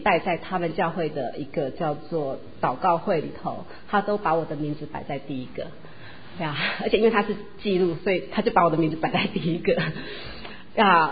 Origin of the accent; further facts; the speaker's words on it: Taiwan; 我来自台湾呐，我的父母大概就是所谓传统的民间信仰。